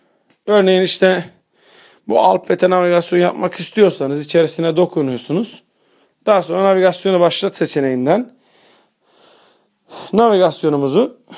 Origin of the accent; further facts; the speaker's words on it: Beyoğlu, Kahramanmaraş, Turkey; Beyoğlu benim memleketim.